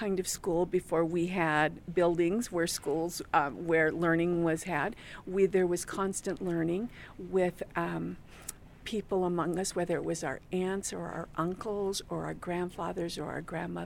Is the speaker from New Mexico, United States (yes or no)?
yes; Tohatchee, New Mexico, United States; I grew up in Tohatchee, New Mexico. It is around the Four Corners area, probably 80 miles from Shiprock, New Mexico. And yes, I grew up there